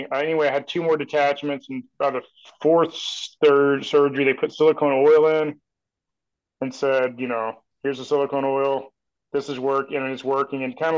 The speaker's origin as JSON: {"language": "English", "region": "Georgia", "country": "United States", "tie": "born there", "also_born_or_lived": "Florida / Wisconsin", "moved": "yes", "lives_now": "Missouri, United States", "said": "No, Georgia. I was born in Georgia, and then I moved to there, and then I moved away from there in 97, I believe. Yeah. And moved to Florida for 10 years. Then I moved to Wisconsin for 11 or 12 years, and I moved here."}